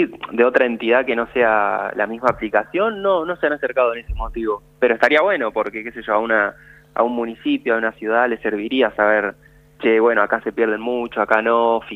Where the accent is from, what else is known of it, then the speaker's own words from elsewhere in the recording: La Plata, Buenos Aires Province, Argentina; con los incendios decidimos accionar, ya que, bueno, yo soy de La Plata